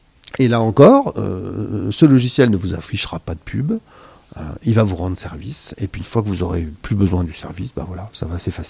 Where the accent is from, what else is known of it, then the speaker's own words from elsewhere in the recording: France; on va en profiter pour faire une bouffe parce qu'on est des Français et qu'on aime bien les bonnes choses